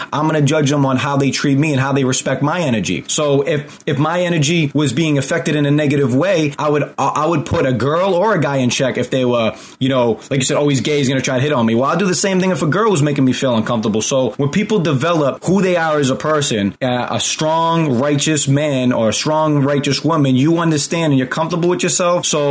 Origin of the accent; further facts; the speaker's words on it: Massachusetts, United States; You know, I grew up just outside of Boston. So the Boston mentality is we use the F word a lot.